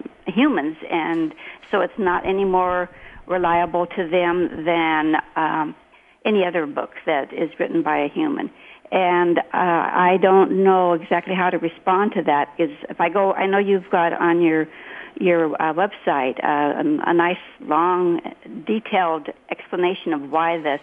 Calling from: King City, Oregon, United States; It's King City, Oregon.

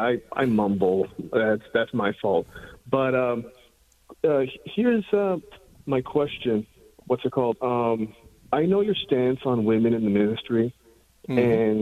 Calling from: Pomona, California, United States; I'm actually from Pomona, California.

